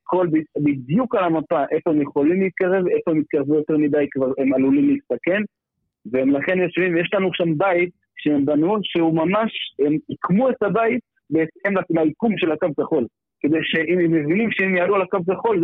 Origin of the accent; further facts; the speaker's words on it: Ateret, West Bank, Palestine; אני גדלתי פה באתרת מגיל שנה. אני מכיר את המקום